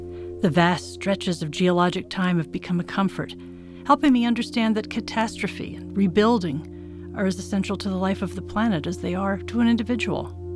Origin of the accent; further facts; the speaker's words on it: Long Island, New York, United States; born there; I was born on Long Island, New York, itself a huge pile of rock, sand, and clay